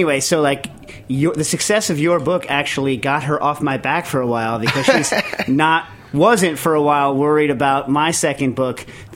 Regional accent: New Jersey, United States; Well, I mean, you know, I came from Jersey. You know, back in the day, that's where I went to elementary school.

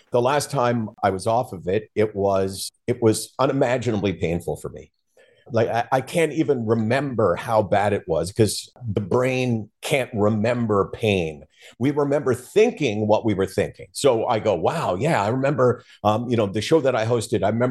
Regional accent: Toronto, Ontario, Canada; I grew up in Toronto, which is where I am right now. I've lived in Toronto all my life, actually. I grew up here. I went to university here.

